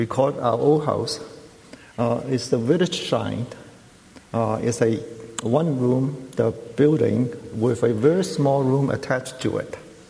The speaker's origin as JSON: {"language": "English", "country": "Hong Kong", "said": "I came from Hong Kong. Hong Kong is in the south of China. It's a very small place, measuring 20 miles by 20 miles."}